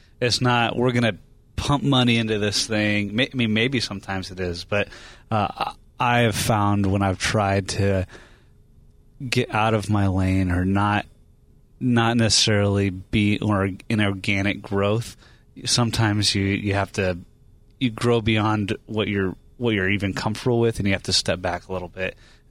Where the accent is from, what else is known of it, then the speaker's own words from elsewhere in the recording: Indiana, United States; I'm from Indiana, and I can't say that word.